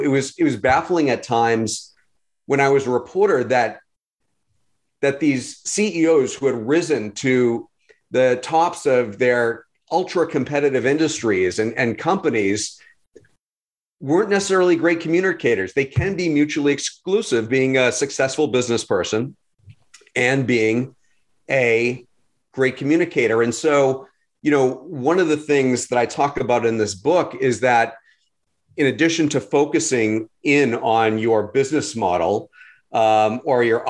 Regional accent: Boston, Massachusetts, United States; I was a local news reporter in markets like Fort Myers, Florida, Pittsburgh, and my hometown of Boston

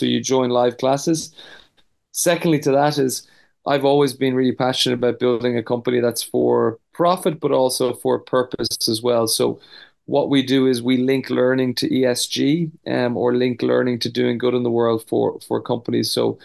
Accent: Dublin, Leinster, Ireland; moved away as an adult; I grew up in Dublin, Ireland, and was one of the best kind of juniors in Ireland, and then went on a sports scholarship to the US.

